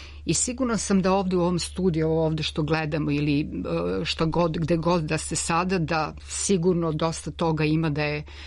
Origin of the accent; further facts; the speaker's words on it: Belgrade, Serbia; now in London, United Kingdom; ja sam Beograđanka inače, živim u Londonu i došla sam u Beograd krajem novembra